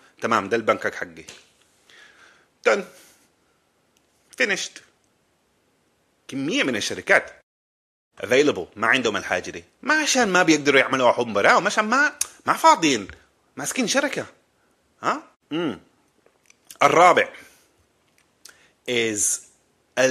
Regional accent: Sudan; انا قاعد في السودان وانا سوداني

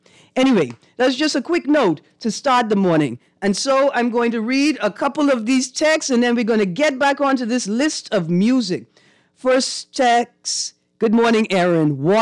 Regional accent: Fox Hill, New Providence, Bahamas; because I'm from Fox Hill, so I had to get the poor people note.

